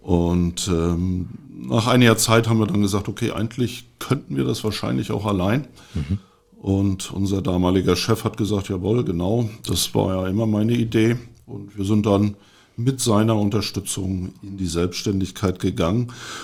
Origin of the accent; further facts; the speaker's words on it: Rostock, Mecklenburg-Vorpommern, Germany; ich bin eigentlich aus Rostock